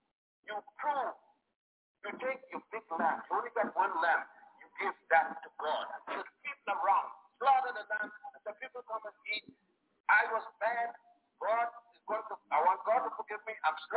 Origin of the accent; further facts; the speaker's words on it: Puerto Rico; also born or lived in Virgin Islands; I grew up in the Caribbean, Puerto Rico, the Virgin Islands.